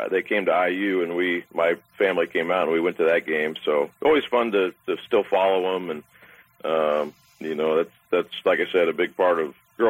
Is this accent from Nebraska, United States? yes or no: yes; Nebraska, United States; And growing up in Nebraska is a little different. Like you said, there's nothing, you know, there's no pro team in Nebraska, so that's it.